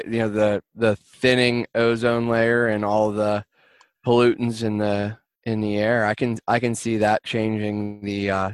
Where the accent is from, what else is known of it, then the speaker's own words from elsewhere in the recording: Pennsylvania, United States; Well, I'm from Pennsylvania.